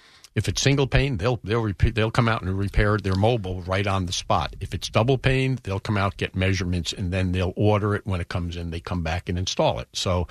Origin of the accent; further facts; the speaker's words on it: Bronx, New York, United States; I'm from New York, the Bronx, so I'm a Yankee fan.